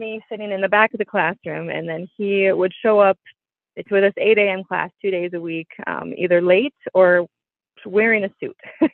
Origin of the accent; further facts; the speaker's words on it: Rochester, Minnesota, United States; I am actually from Rochester, Minnesota, and this is where I grew up and ended up moving back here to practice.